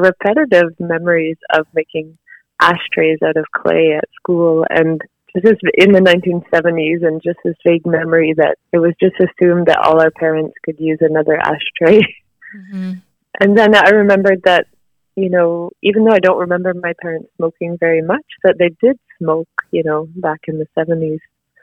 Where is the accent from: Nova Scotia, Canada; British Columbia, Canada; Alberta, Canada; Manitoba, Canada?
British Columbia, Canada; Vancouver; now in Sherbrooke, Canada; I've been living in the townships. I've been living around Sherbrooke since around 2010, and I grew up in Vancouver